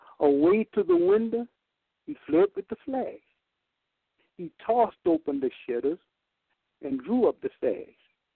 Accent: Appaloosa, Louisiana, United States; I'm from Appaloosa, Louisiana.

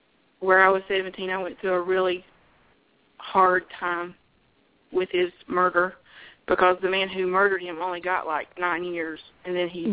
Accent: West Virginia, United States; also born or lived in South Carolina; From West Virginia, so I'm a transient.

